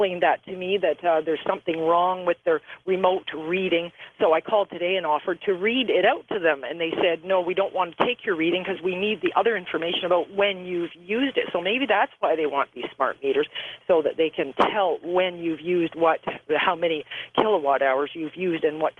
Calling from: Toronto, Ontario, Canada; I'm calling from Canada, and I don't know about the rest of Canada, but I'm pretty sure Ontario, it's mandatory

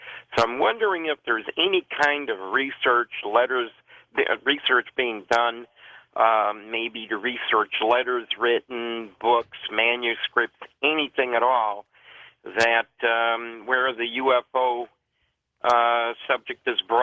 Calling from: Chicago, Illinois, United States; I'm phoning from Chicago.

